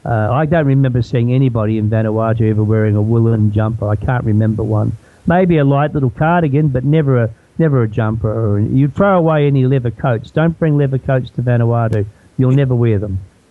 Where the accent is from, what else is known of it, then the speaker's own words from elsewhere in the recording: New Zealand; now in Australia; I came from New Zealand to Australia, and there was an expat community of Australia, of New Zealanders here.